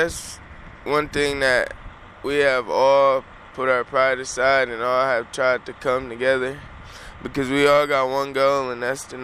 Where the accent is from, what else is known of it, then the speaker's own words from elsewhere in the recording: Detroit, Michigan, United States; I'm from Detroit, Michigan.